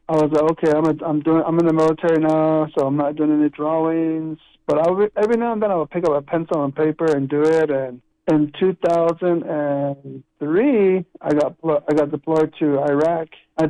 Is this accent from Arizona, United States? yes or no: yes; Whitspin, Arizona, United States; now in Albuquerque, United States; I'm originally from Whitspin, Arizona, a small little town about 7, 8, 9 miles northeast of Ganado, Arizona.